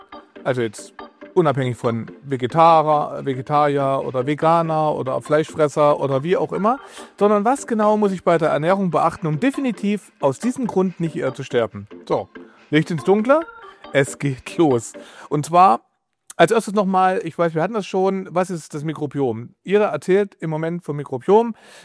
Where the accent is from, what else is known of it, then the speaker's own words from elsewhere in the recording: Thuringia, Germany; now in Berlin, Germany; Ich als Thüringer Jung, der in Berlin lebt, liebt Bratwürste, weil er aus Thüringen kommt. Ich bin so aufgewachsen.